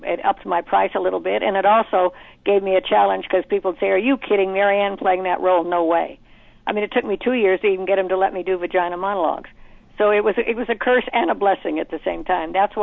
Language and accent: English; Reno, Nevada, United States; even though I grew up in Reno, Nevada, where there was gambling and prostitution.